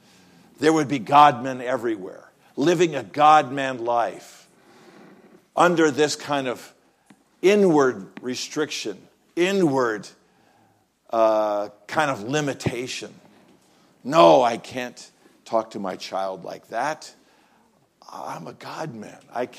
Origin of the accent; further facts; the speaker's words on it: United States; You know, I'm an American, and we don't have kings and queens.